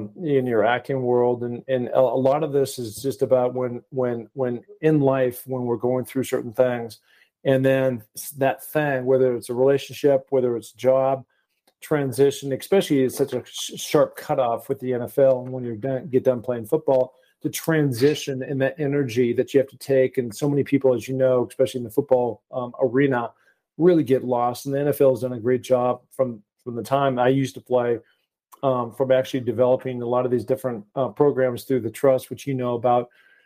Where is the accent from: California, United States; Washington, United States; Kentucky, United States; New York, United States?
Washington, United States; Seattle; I'm from Seattle, so we have a lot of rain.